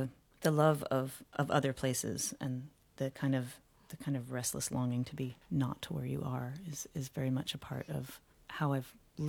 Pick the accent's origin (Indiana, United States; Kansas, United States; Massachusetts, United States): Indiana, United States; I grew up in Indiana, which is in the middle of the U.S. And kind of corn and soybean country. And I was surrounded by corn and soybeans and engineering students. Grew up in a college town.